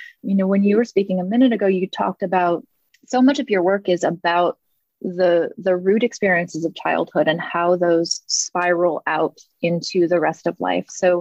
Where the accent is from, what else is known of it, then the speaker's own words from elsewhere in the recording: New England, United States; I grew up in New England as well.